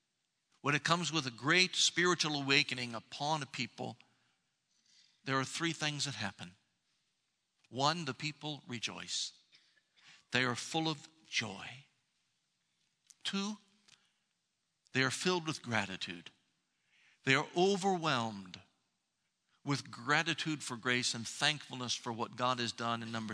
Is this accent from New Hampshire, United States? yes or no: no; Columbus, Ohio, United States; who was perhaps the most famous minister ever to serve in Columbus, Ohio, my hometown.